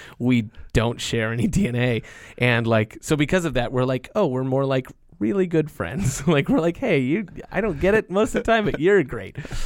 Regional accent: Alaska, United States; moved away; It's not stuff that I did after I left Alaska.

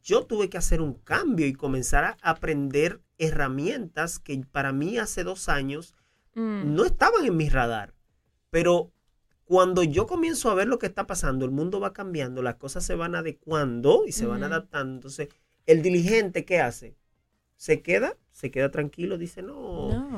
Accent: Dominican Republic; now in United States; ocurre mucho en mi país. Yo soy dominicano. Y en Dominicana se usa mucho

